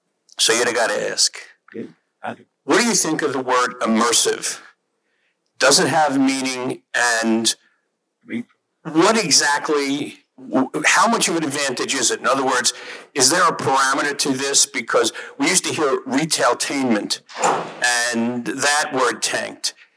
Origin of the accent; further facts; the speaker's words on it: New York City, New York, United States; I grew up in New York City. Anybody who has a chainsaw in New York City, you got to call the cops.